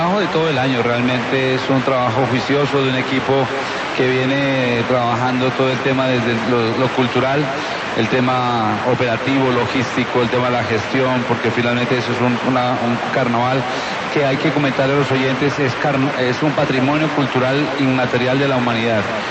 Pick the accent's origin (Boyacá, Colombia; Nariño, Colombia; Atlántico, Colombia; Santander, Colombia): Nariño, Colombia; Pasto; Son días de catarsis colectiva, decimos, y que nos reafirman como pastusos, como nariñenses, como colombianos, desde la convivencia.